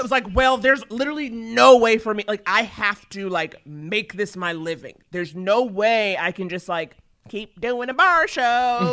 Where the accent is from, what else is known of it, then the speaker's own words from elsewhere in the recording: New York, United States; I'm from New York, so it was kind of like...